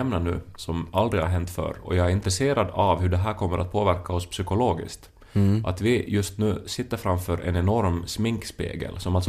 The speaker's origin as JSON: {"language": "Swedish", "country": "Finland", "said": "vi finländare"}